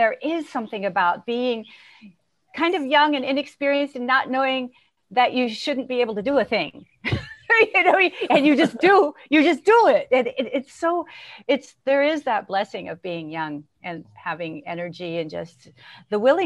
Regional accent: United States; And as an American, you know, Shakespeare is... it's almost like, how dare you?

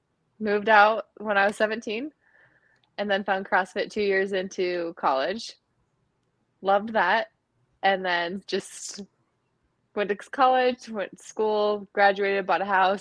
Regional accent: Orderville, Utah, United States; also born or lived in St. George, United States; So I was born in St. George, Utah, but I was raised in a little teeny tiny town called Orderville. It's like on the eastern side of Zion, 12 miles from Zion.

